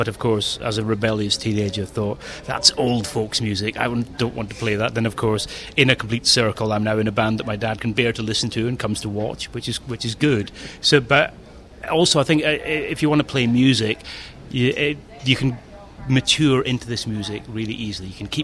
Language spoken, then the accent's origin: English; Scotland, United Kingdom; It feels very natural to me as a Scotsman. My dad's a fiddle player, so a lot of traditional Scottish country dance music, stuff like that, I very much grew up with that.